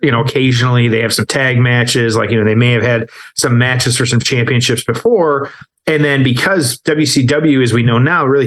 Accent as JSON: {"language": "English", "region": "Michigan", "country": "United States", "tie": "born or raised there", "said": "It was actually World War III in my home state of Michigan having that."}